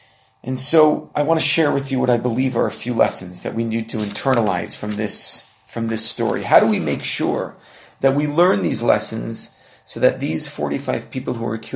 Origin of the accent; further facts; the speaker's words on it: Bergenfield, New Jersey, United States; now in Israel; 19-year-old boy from Bergenfield, New Jersey, who grew up in my hometown, who came here to study in Israel